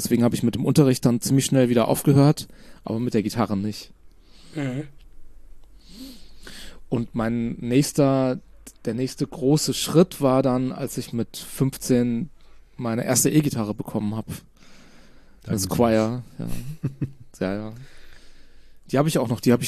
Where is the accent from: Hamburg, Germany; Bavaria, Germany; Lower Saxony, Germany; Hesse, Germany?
Hesse, Germany; Kronberg; ich bin in einem Haus aufgewachsen in Kronberg, was tatsächlich von einem Mitglied der Kronberger Malerkolonie gebaut worden ist.